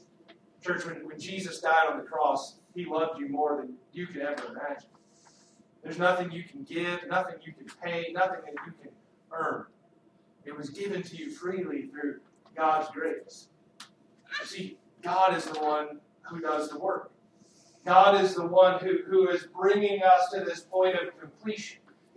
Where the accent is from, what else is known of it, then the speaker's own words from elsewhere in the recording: Texas, United States; I grew up in Texas. Does anybody know what you do in Texas? You play football. That's what you do in Texas.